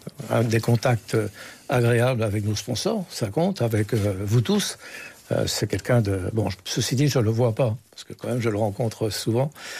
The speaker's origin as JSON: {"language": "French", "town": "Guingamp", "region": "Brittany", "country": "France", "tie": "born or raised there", "said": "je suis né à Guingamp. Mes entreprises sont dans un rayon proche de Guingamp. J'ai longtemps présidé en avant de Guingamp. Et donc, mes amis d'enfance, ceux que je fréquente régulièrement, sont guingampais"}